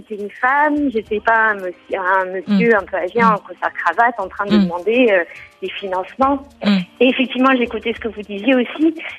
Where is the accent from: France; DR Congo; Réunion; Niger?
Niger; je suis franco-américaine, mais j'ai grandi dans l'Afrique de l'Ouest et en grande partie au Niger.